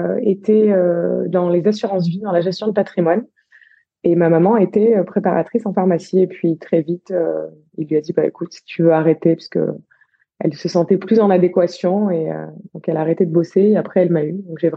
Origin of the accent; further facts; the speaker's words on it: Allauch, Provence-Alpes-Côte d'Azur, France; j'ai grandi à Marseille, enfin pas tout à fait Marseille, à Allo, une petite commune limitrophe qui s'écrit Alloche, mais qui prononce bien Allo, avec mon papa, ma maman, dans une petite maison de lotissement.